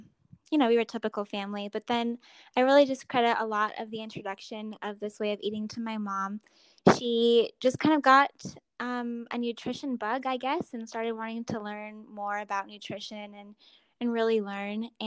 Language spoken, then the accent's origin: English; Arizona, United States; So I grew up in Arizona, and I have six siblings, and we were just like a typical family.